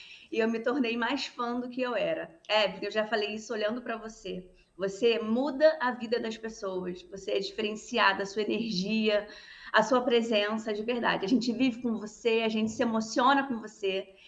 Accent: Rio de Janeiro, Brazil; eu sou aqui do Rio de Janeiro

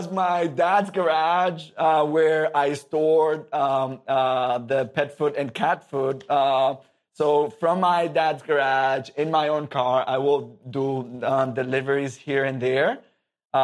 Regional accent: Caracas, Capital District, Venezuela; English is a second language; now in United States; in the mornings and in the afternoons, it was me delivering in my hometown, Caracas.

